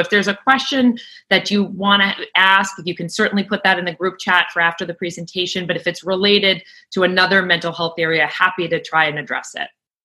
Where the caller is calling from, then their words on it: Boston, Massachusetts, United States; I am calling in from Boston, where we are safe and sound in our homes for many weeks.